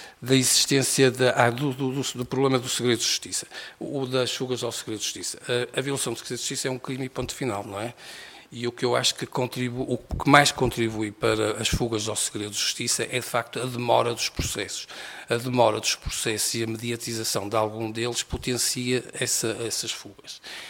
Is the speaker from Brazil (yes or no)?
no; Norte, Portugal; accent: Northern Portuguese; eu sou português, falo português, embora com sotaque do Norte, como já devem ter reparado, e com muito orgulho.